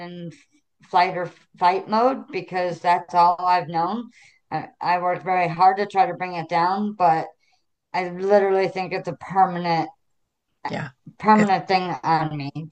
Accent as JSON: {"language": "English", "region": "Illinois", "country": "United States", "tie": "born or raised there", "also_born_or_lived": "St. Louis, United States", "said": "So I grew up, or I was born in St. Louis. But we lived on the Illinois side in Southern Illinois."}